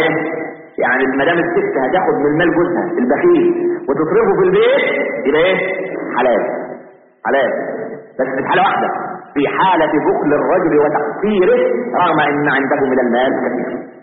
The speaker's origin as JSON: {"language": "Arabic", "country": "Egypt", "said": "والعلمانيين اللي عندنا في مصر"}